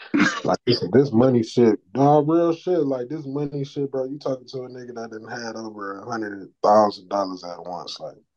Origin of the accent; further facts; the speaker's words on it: Detroit, Michigan, United States; I'm from Detroit. We from Detroit, bro.